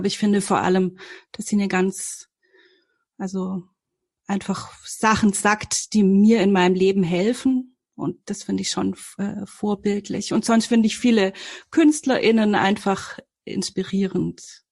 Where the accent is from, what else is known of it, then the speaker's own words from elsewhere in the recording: Filderstadt, Baden-Württemberg, Germany; Ich komme aus dem Großraum Stuttgart, also das ist so Stuttgarter Speckgürtel, Filderstadt Bohnlanden. Das war früher mal ein kleines Dorf und meine Mutter, ihre Familie gehört da zu den Ureinwohnern, aber jetzt hat das 10.000 Einwohner und ja, genau, beim Flughafen.